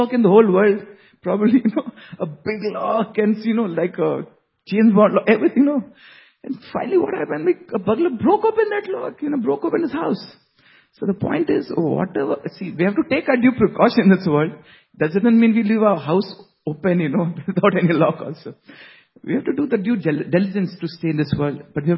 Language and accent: English; Bihar, India; You know, I'm from Bihar, the state of Bihar.